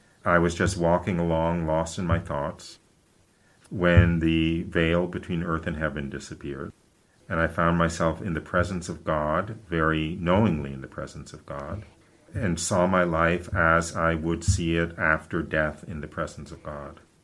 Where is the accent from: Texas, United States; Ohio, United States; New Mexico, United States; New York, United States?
New York, United States; I was born and raised Jewish in the United States, outside of New York City.